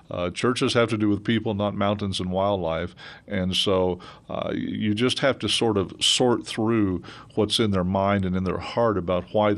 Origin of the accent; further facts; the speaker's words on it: Colorado, United States; I was in another state at a meeting, and they found out that I was from Colorado